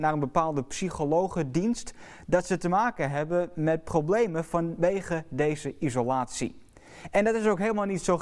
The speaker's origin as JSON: {"language": "Dutch", "town": "Den Helder", "region": "North Holland", "country": "Netherlands", "said": "Ik ben 23 jaar, ik kom uit Den Helder"}